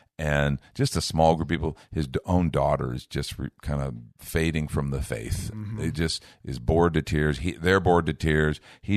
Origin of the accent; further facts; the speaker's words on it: Chicago, Illinois, United States; But I grew up in Chicago, and there was a big Jesus movement.